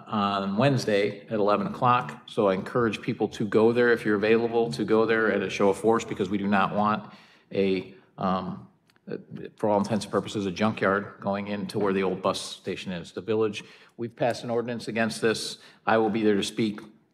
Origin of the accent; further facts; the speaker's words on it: Orland Park, Illinois, United States; This is my hometown. I think I'm the only one here on this board that grew up here.